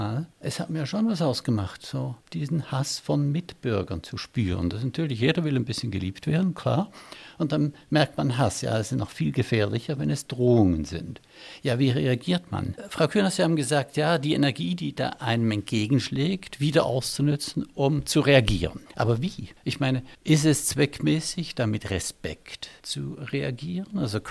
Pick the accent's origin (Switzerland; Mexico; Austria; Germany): Switzerland; ich habe die deutsche Staatsbürgerschaft angenommen, als Schweizer